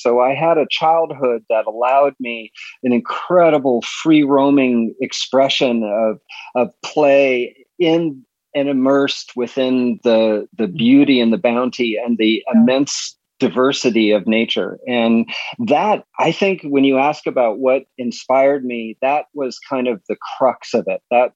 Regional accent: Pasadena, California, United States; born there; I was born in Pasadena in the mid 60s

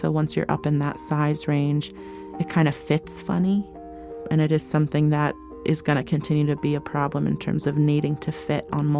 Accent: Atlanta, Georgia, United States; born there; I was born in Atlanta, but my dad is Lebanese and my mom is Jordanian. My parents are first generation, so it very much was, you know, Arabic from day one

